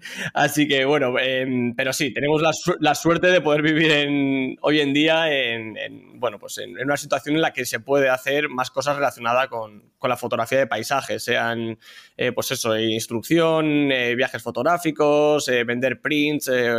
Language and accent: Spanish; Leganés, Community of Madrid, Spain; yo soy original de Madrid, he nacido en Madrid y he vivido toda mi vida en Leganés, al sur de Madrid.